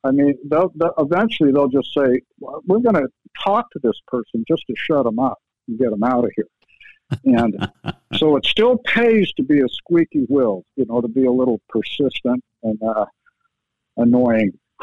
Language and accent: English; Salt Lake City, Utah, United States; I'm just always thankful that I'm from Salt Lake. I'm grateful to have grown up out in Utah